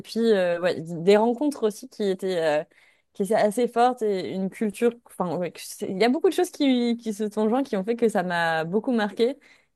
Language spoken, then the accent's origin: French; Brittany, France; parce que je viens de Bretagne et que j'étais assez fière de ça.